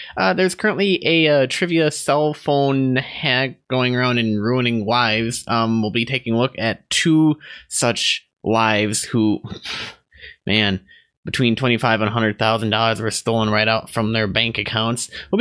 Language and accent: English; Wisconsin, United States; I grew up in Wisconsin. I only know so much as the seasons allow me to.